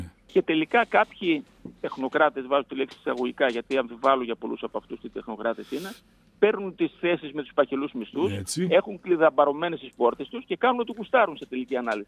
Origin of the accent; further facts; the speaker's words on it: Zagliveri, Central Macedonia, Greece; Στο χωριό μου, το Ζαγκλιβέρι, που είστε από εδώ και το ξέρετε όλοι, μια κομμόπολη 2.500 κατοίκων